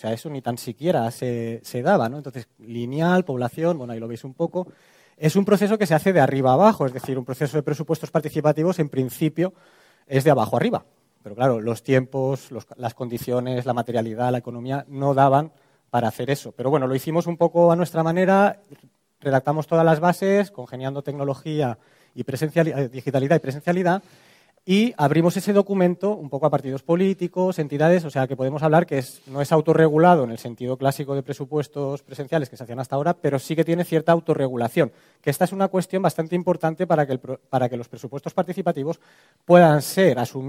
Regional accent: Terrassa, Catalonia, Spain; now in Zaragoza, Spain; Yo soy catalán, de Tarrasa. Yo llego a Zaragoza en un contexto de Ayuntamientos del Cambio para hacer una sustitución laboral y al final pues me plantean una serie de retos y me quedo.

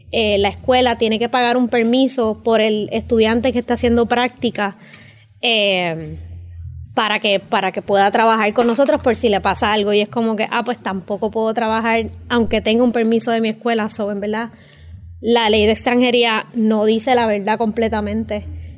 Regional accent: Puerto Rico; moved away as an adult; hay de Latinoamérica, soy de Puerto Rico

